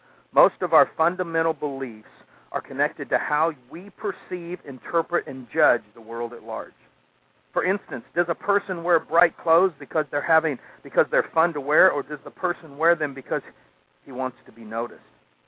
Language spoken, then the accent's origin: English; Midwest, United States; You know, I can tell you what, I grew up in the Midwest.